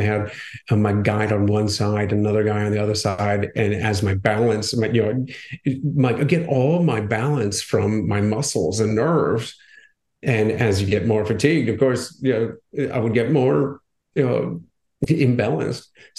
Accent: Akron, Ohio, United States; Back in my hometown of Ohio, the Akron Marathon.

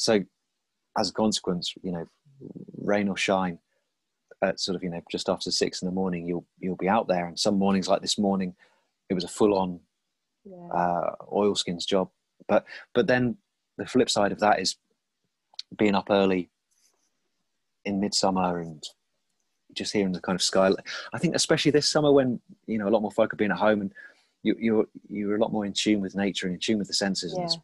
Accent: South of England, United Kingdom; It was always a bit troublesome as an Englishman from the south of England to portray a Viking.

